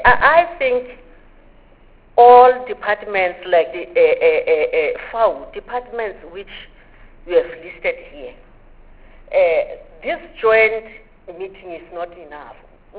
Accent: Limpopo, South Africa; I'm from Limpopo. In Limpopo, farm workers were killed

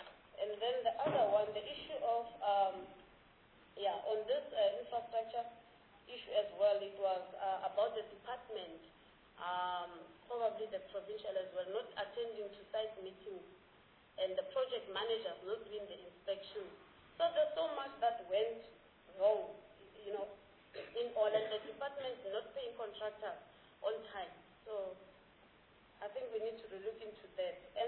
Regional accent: Hong Kong; I come from Hong Kong.

